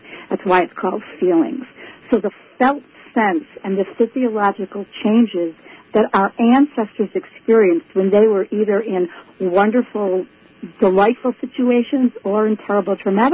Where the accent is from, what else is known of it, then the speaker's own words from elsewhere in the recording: Buffalo, New York, United States; And what's interesting is that I grew up in Buffalo, New York, which is the other end of the Iroquois Nation.